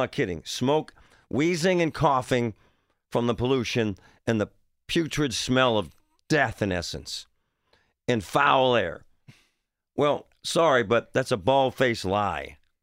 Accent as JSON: {"language": "English", "town": "Pittsburgh", "region": "Pennsylvania", "country": "United States", "tie": "born or raised there", "said": "because it's my hometown, number one, because there ain't no smell every night in East Liberty from putrid air."}